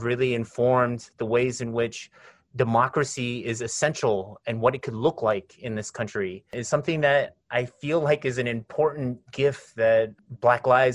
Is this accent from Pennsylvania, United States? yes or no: no; California, United States; Growing up in California, I was politicized by hip-hop music.